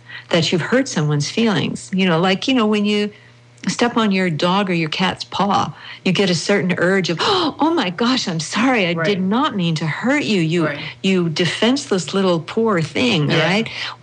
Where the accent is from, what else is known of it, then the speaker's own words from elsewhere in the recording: Midwest, United States; because I was raised in the Midwest.